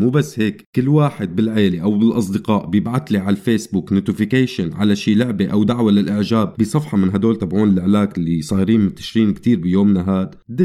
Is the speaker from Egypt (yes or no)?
no; Syria; بيشغل حيز كتير كبير بحياتنا كسوريين إن كان بالداخل أو بالخارج